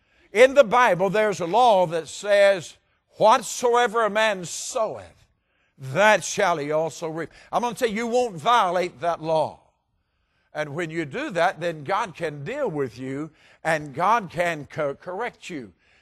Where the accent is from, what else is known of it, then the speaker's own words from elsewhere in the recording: the South, United States; But I grew up in the South, and in the South, people had gardens, and in the gardens, you always grew watermelons.